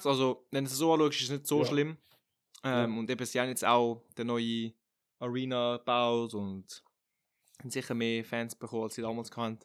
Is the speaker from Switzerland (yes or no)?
no; Italy; German is a second language; Als Italiener ist das auch sehr stereotypisch von uns.